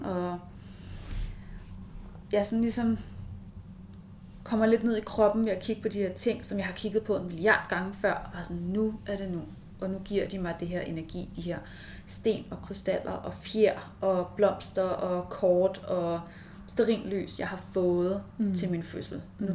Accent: Møn, Zealand, Denmark; tage Møen, hvor jeg er vokset op

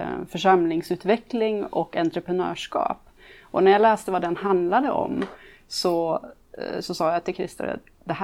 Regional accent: Örnsköldsvik, Västernorrland County, Sweden; now in Västerås, Sweden; och jag är för tillfället pastor i Valbykyrkan här i Västerås. Kommer ursprungligen ifrån Örnsköldsvik, där jag växte upp. Och större delen av mitt liv har jag tillbringat utomlands som missionär tillsammans med min man.

